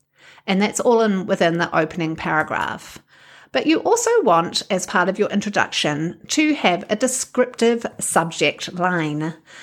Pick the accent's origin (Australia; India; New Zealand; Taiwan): New Zealand; now in Wisconsin, United States; I'm a New Zealander, a communications coach, and a narrative coach based in the fine state of Wisconsin.